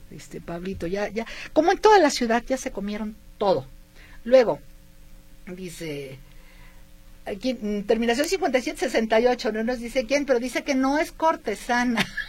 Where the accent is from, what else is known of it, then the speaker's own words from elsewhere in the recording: Guadalajara, Jalisco, Mexico; Me duele Guadalajara terriblemente por todas las cosas que tiene, pero me duele más que somos muchos los tapatíos que no hacemos nada por ella.